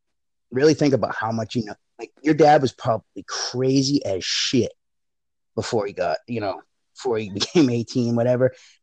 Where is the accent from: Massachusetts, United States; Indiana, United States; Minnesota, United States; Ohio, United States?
Massachusetts, United States; Mansfield; And I grew up in Mansfield, Mass.